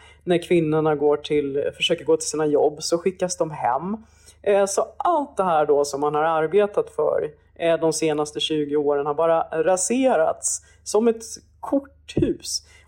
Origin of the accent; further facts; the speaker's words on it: Kabul, Afghanistan; Och jag vill sitta hemma i Kabul och se ut över bergen.